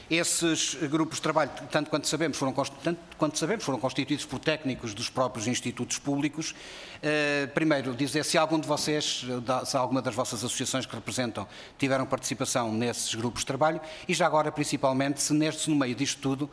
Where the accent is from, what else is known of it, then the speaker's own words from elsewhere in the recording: Vila Pouca de Aguiar, Vila Real, Portugal; born there; also born or lived in Peso da Régua; alguém que é da minha terra, Vila Pouca da Guiar, onde eu nasci, e convivemos muitos anos seguidos